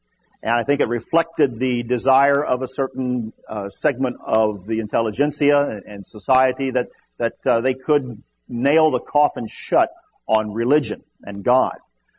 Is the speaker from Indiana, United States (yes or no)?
yes; Indiana, United States; He was recently in my home state of Indiana a few months ago and made a pilgrimage there.